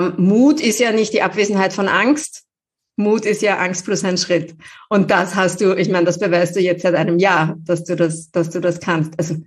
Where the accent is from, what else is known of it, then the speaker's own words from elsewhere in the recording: Vienna, Austria; Bussi Baba, würde man bei uns in Wien sagen.